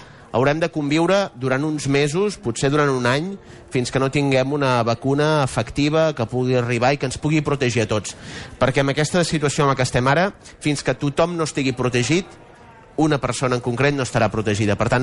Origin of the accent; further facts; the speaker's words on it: Pineda de Mar, Catalonia, Spain; de Pineda, i per tant se'l coneix bé